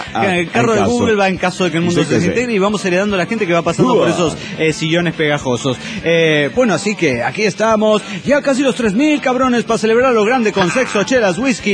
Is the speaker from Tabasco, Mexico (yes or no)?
no; Angamacutiro, Michoacán, Mexico; de Angamacutiro, México.